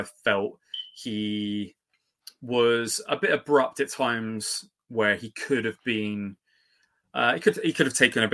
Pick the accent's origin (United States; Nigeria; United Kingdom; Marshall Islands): United Kingdom; England; He said, oh, you're from England. And I said, yeah.